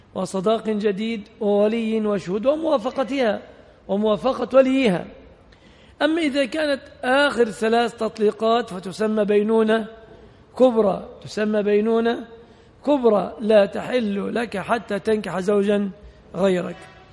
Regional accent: Egypt; عندنا في مصر المرأة صداقها يتمثل في الآتي

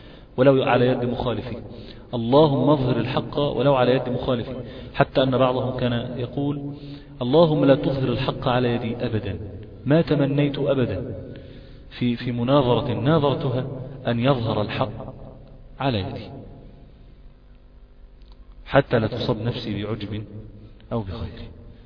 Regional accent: Egypt; التسجيلات دي اصلا ما بتخش لجنة المقارئ عندنا في مصر، ما بتدخلهاش

